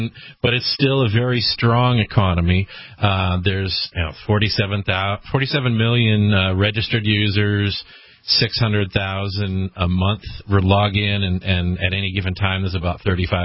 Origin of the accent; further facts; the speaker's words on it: Lebanon, New Hampshire, United States; Yeah, I grew up here. I grew up in Lebanon.